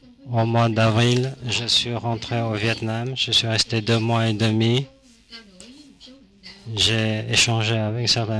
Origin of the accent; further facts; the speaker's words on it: Perpignan, Occitanie, France; Je viens de Perpignan et j'ai deux familles.